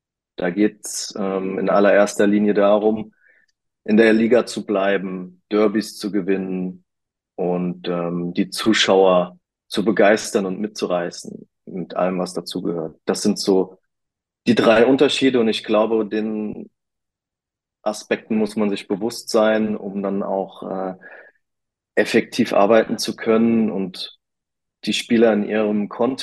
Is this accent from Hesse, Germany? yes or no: yes; Limburg an der Lahn, Hesse, Germany; Ich komme hier aus Limburg an der Lahn